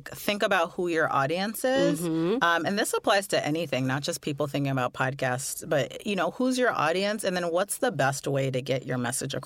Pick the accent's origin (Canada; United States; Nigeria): Canada; now in London, United Kingdom; I'm a Canadian currently living in London, UK.